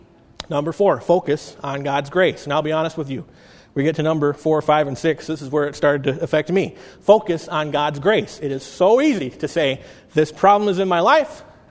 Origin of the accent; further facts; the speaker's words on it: United States; You know, I'm an American citizen. I live in the country. I live in America.